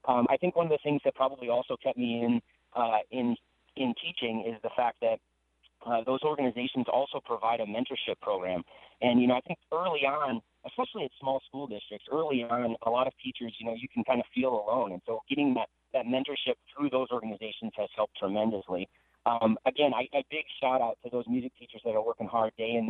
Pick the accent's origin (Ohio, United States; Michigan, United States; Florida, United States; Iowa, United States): Iowa, United States; Lake Mills; I grew up in Lake Mills, Iowa, up there north of Mason City. And again, that was a fantastic community to grow up